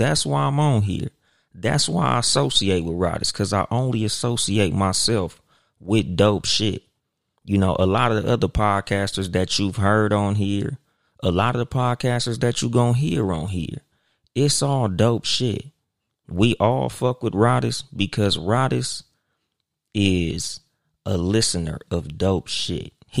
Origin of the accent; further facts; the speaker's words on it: Compton, California, United States; accent: West Coast; the perspectives is from me, myself … from Compton, California. So, of course, by my accent, by the beat that you hear playing in the background, it's going to be some West Coast shit.